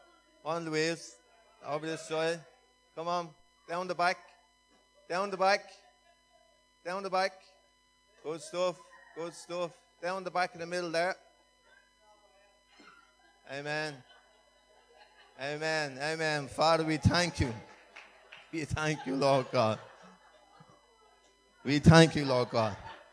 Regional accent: Clondalkin, Leinster, Ireland; I'm married to Adele. I'm from Clondalkin.

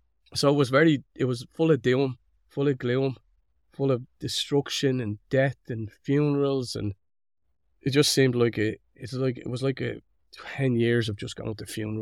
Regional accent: Dublin, Leinster, Ireland; we grew up in Dublin in a little family. We had 10 boys and 4 girls, and I was second last on the food chain.

